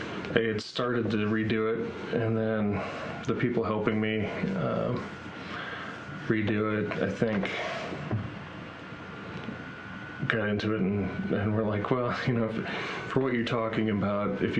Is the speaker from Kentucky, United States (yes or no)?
no; Alaska, United States; born there; also born or lived in Germany / Wisconsin / Virginia / Texas; And so I was born in Alaska, and then we moved every couple of years thereafter. Germany, Wisconsin